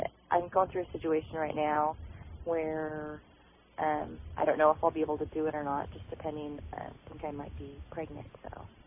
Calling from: Washington, United States; I'm calling from Washington State, up by Seattle.

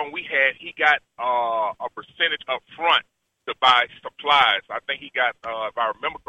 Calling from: Amarillo, Texas, United States; I'm calling from Amarillo, Texas, but my concerns are my home that I'm purchasing in Atlanta, Georgia.

